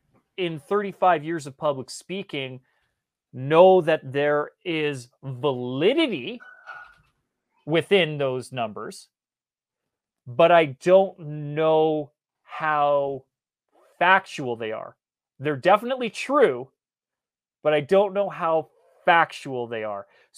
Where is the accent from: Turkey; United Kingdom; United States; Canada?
Canada; I grew up in Canada, so I'm an ice hockey player